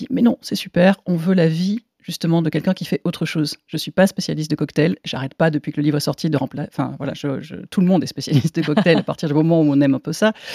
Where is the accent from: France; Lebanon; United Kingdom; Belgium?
France; Montpellier, Occitanie; Moi, j'ai grandi à Montpellier, où on buvait des mauresques, donc du pastis avec du sirop d'orgeat.